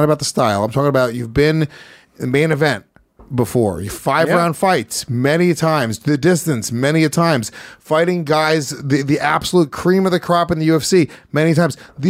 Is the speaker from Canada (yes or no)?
no; Brazil; As a martial artist growing up in Brazil, I would be shocked.